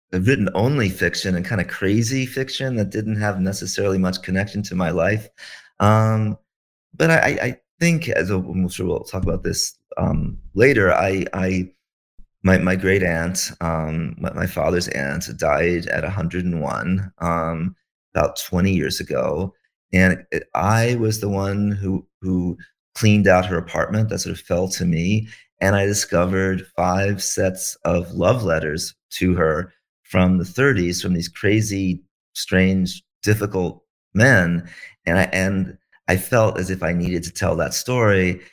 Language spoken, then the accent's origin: English; Charlottesville, Virginia, United States; moved away as an adult; now in Brooklyn, United States; Well, I grew up in Charlottesville in Central Virginia, but I moved to New York when I was pretty young, early 20s, and I've lived in Brooklyn pretty much ever since.